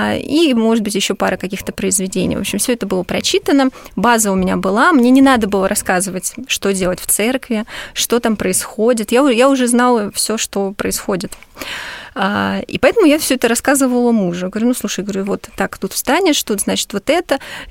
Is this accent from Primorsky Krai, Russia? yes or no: no; Sergiyev Posad, Moscow Oblast, Russia; я сама родом из Сергиев Посада, у меня там живет семья, поэтому мы там часто бываем.